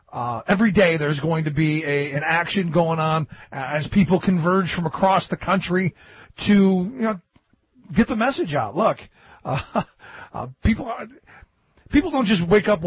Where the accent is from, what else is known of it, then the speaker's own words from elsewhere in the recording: Cleveland, Ohio, United States; Yeah, and I come from an area much like Pittsburgh. I grew up in Cleveland, where I look at the buildings that used to employ people, the empty factories, the falling down factories